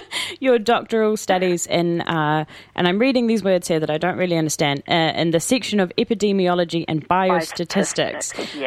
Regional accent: Auckland, New Zealand; I mean, when I was, I grew up in West Auckland.

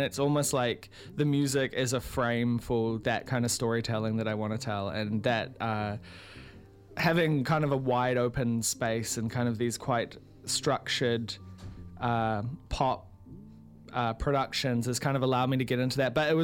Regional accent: New Zealand; the number one thing I want to represent is myself as a New Zealander

